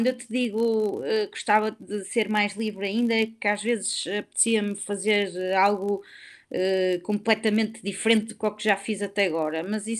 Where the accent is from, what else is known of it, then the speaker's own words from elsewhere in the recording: Porto, Portugal; born there; Eu acho assim, eu nasci no Porto, né? E tenho as minhas raízes no Norte.